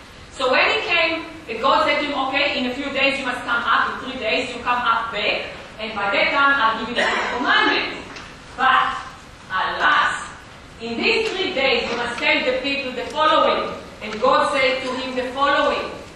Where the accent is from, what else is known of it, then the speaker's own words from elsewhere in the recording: Israel; I haven't seen a snow being growing up in Israel. I haven't seen snow till I was 20-something.